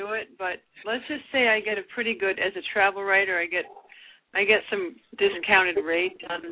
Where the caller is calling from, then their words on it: Chattanooga, Tennessee, United States; Hi, guys. I'm calling you from Chattanooga. I'm on the road